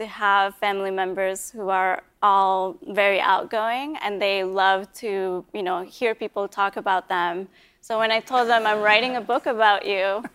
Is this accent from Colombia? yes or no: yes; Colombia; I grew up in Colombia, and I was very lucky to be in a family where my parents came from.